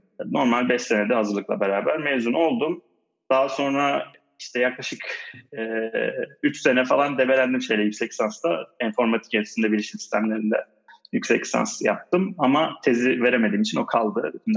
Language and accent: Turkish; Istanbul, Turkey; now in Ankara, Turkey; 8 sene oldu Ankara'ya geldim. Ondan önce doğma büyüme İstanbul'dayım aslında. Handan Hayrettin Yelkanat diye Anadolu Meslek Lisesi var Amaltepe'de. Oradan mezun oldum. Daha sonra Ankara'ya ODTÜ'ye bilgisayar öğretmenliği bölümüne geldim. 2010 yılında.